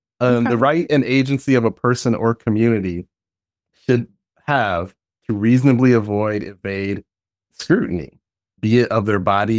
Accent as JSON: {"language": "English", "town": "Detroit", "region": "Michigan", "country": "United States", "tie": "born or raised there", "said": "I didn't know her work when I was like a kid growing up in Detroit"}